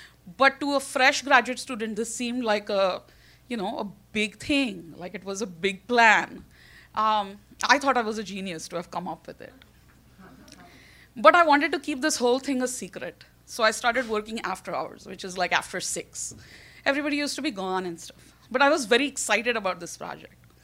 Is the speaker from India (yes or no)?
yes; India; So, if you haven't noticed, I'm Indian. That's part of the explanation. But also, you know, being an Indian, you have 1.5 billion people who are very willing to replace you